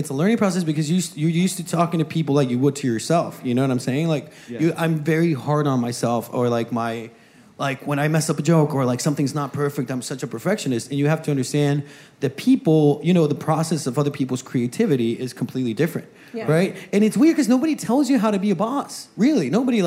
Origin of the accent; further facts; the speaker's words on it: Guatemala; so where are you from? And I'm like, oh, Guatemala.